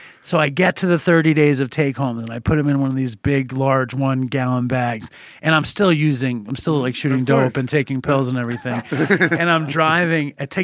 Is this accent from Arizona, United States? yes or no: no; Manhattan, New York, United States; I grew up in Manhattan. I shouldn't even be driving now.